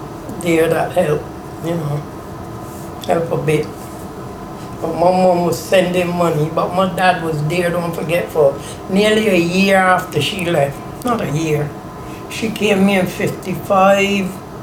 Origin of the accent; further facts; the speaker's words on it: Barbados; moved away as an adult; now in United Kingdom; and I was from Barbados.